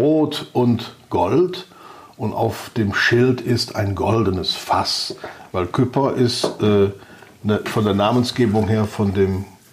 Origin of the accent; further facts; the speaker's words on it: Bergisch Gladbach, North Rhine-Westphalia, Germany; ich bin auf der Schelsig geboren, also nicht in Köln, sondern im Kölner Umland, Bergisch Gladbach Herkenrath, gehörte damals zu Bensberg. Deshalb wohne ich auch immer noch hier. Herkenrath ist ein Ort weiter. Ich wohne jetzt in Bergisch Gladbach Sand